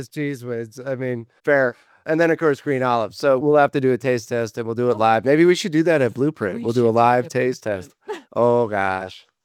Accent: Wisconsin, United States; I'm from Wisconsin. I love cheese.

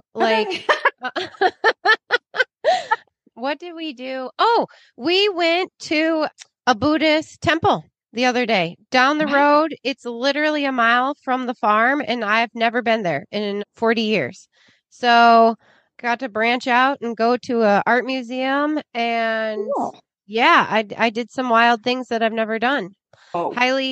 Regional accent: Oregon, Wisconsin, United States; from Oregon, Wisconsin

